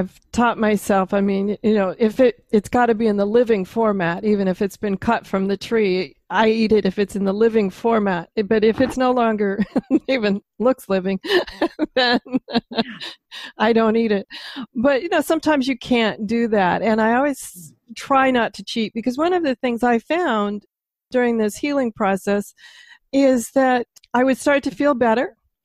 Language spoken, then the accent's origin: English; Pacific Northwest, United States; I like apples, and I'm from the Pacific Northwest, so we can just go pick them off the trees.